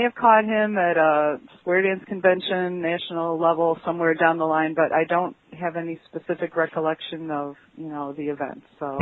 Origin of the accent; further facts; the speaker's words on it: Wheeling, Illinois, United States; Hi, Dale. … from Wheeling, Illinois.